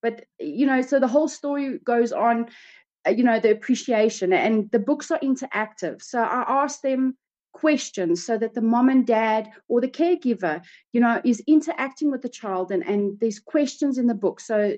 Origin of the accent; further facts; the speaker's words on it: Gauteng, South Africa; I'm from South Africa. I stay in Johannesburg, Boksburg.